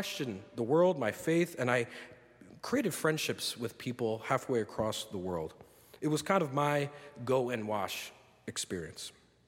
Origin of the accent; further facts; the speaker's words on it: New Jersey, United States; now in Chicago, United States; I live in Chicago, and I'm from New Jersey, so very different from where I'm from.